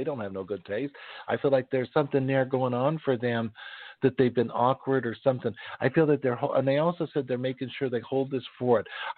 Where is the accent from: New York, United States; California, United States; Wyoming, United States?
Wyoming, United States; born there; So those of you know that, you know, I was born in Wyoming, and they say we're a little rough.